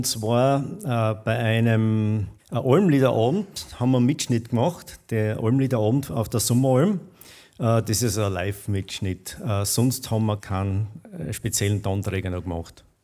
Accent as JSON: {"language": "German", "town": "Gutenberg an der Raabklamm", "region": "Styria", "country": "Austria", "said": "Wir kommen aus der Oststeiermark, aus Gutenberg an der Rabklamm. Das liegt so zwischen Weiz und dem Schägel. Und unter uns ist die Rabklamm."}